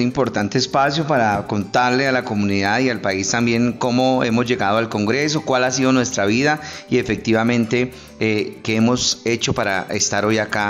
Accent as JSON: {"language": "Spanish", "town": "Quetame", "region": "Cundinamarca", "country": "Colombia", "said": "Yo soy de Cundinamarca, de Quetame, Cundinamarca, un pueblo oriente de este departamento."}